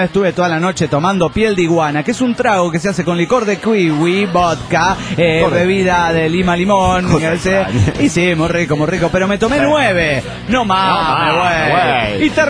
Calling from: Los Cabos, Baja California Sur, Mexico; de Los Cabos, Baja California Sur, México.

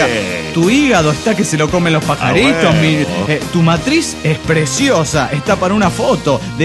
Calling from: Chetumal, Quintana Roo, Mexico; de Chetumal, Quintana Roo.

